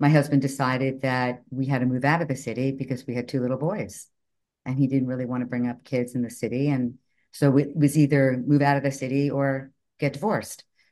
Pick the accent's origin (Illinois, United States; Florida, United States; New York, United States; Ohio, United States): Florida, United States; Miami; I'm from Miami.